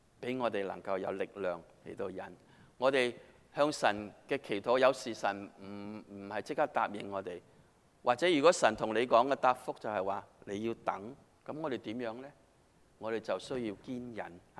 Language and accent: Chinese; China; 我知道我们中国人是很勤力的